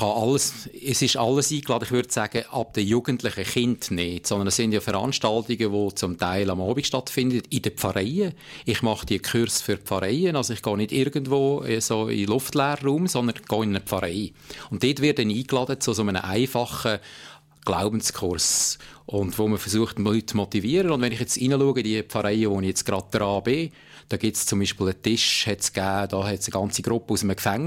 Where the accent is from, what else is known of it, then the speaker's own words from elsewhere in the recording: Lucerne, Switzerland; Als Luzerner freut mich das natürlich besonders.